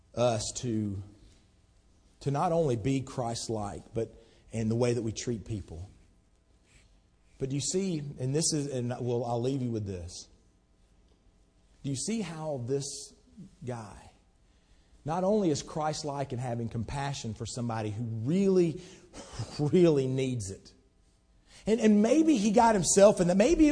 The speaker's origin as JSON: {"language": "English", "town": "Tullahoma", "region": "Tennessee", "country": "United States", "said": "people ask, where are you from? From Tullahoma, Tennessee."}